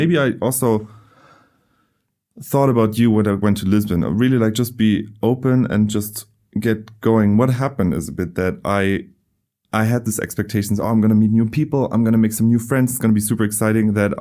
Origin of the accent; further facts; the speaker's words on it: Germany; I come from Germany.